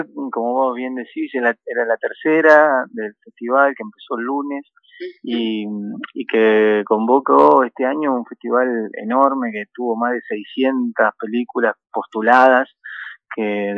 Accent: Patagonia, Argentina; habla mucho de quiénes somos los patagónicos, de quiénes son los habitantes de toda esta tierra.

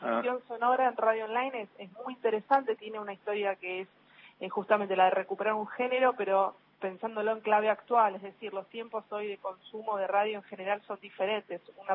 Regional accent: Buenos Aires, Argentina; yo también soy de Villa Crespo.

